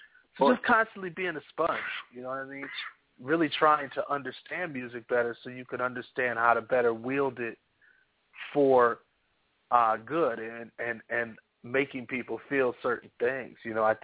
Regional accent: Milwaukee, Wisconsin, United States; I feel one is I'm from Milwaukee originally.

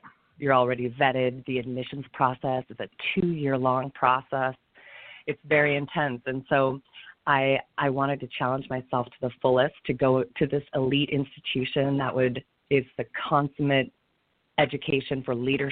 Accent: East Lansing, Michigan, United States; I was born and raised in East Lansing, Michigan, another very cold place in the winter. My family had deep ties to the community.

